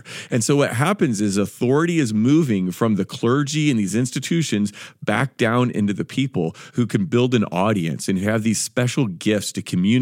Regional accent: United States; No, we're American, so we drink the same water, live in the same culture.

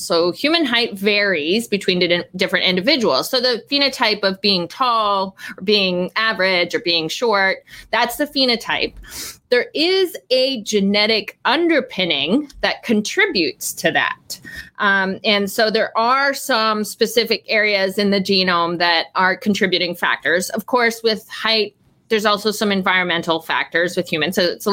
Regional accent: Eastern Canada, Canada; I grew up in a small city in Eastern Canada.

